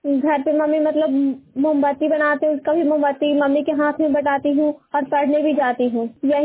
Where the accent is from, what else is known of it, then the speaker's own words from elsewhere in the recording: Hilsa, Bihar, India; मैं हिलसा पूना की निवासी हूँ।